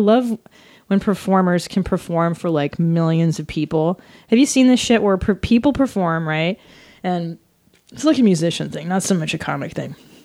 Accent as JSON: {"language": "English", "region": "California", "country": "United States", "tie": "born or raised there", "said": "That's what it was like growing up in the San Fernando Valley. Just bright and seedy, and you know, there's like trailers where you know bad shit was happening."}